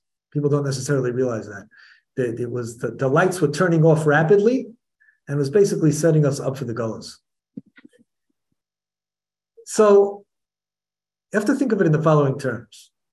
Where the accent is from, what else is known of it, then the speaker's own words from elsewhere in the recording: New York, United States; I just remember my when we were growing up in Brooklyn, there was always the bullies on the block. They didn't like the little Jewish boys.